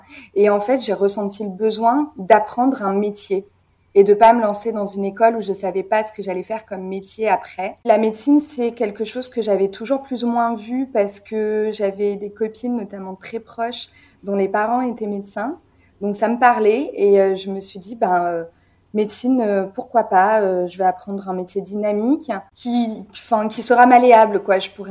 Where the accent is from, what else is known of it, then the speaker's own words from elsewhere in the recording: South, France; now in Paris, France; j'ai bientôt 30 ans. Je suis originaire du Sud et ça fait 4 ans que je viens en région parisienne. Je suis venue habiter à Paris pour mon internat.